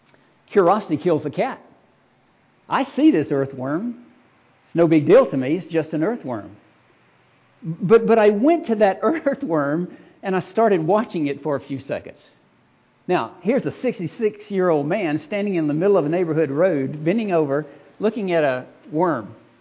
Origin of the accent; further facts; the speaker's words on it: Georgia, United States; Growing up in South Georgia, it's good to see Jim and Pam here from Tennessee